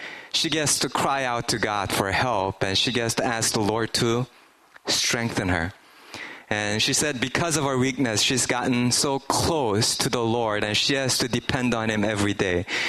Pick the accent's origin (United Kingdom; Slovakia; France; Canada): Canada; now in California, United States; I grew up in Canada, so in Canada, every December, we get to have White Christmas. We don't get to do that here in California.